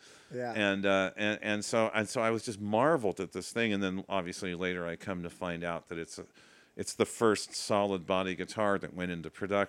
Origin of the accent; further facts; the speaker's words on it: California, United States; But in the 60s and 70s, when I grew up in Orange County, there was a lot more agriculture than there is now.